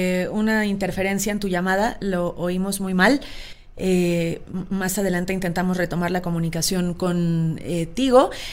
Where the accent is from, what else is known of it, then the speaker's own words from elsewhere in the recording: Mexico; Oye, ¿necesitamos visa como mexicanos para ir?